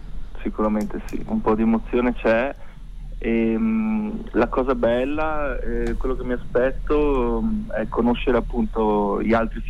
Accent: Veneto, Italy; Io sono di Coragliano Veneto

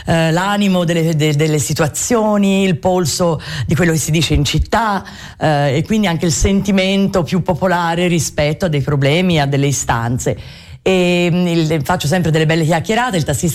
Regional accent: Florence, Tuscany, Italy; E sono fiorentina d'Oltrarno

